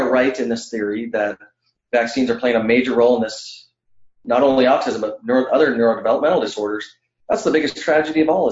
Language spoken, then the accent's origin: English; Wyoming, United States; also born or lived in Montana / Oregon; I grew up in Wyoming and Montana, and then went to Oregon State University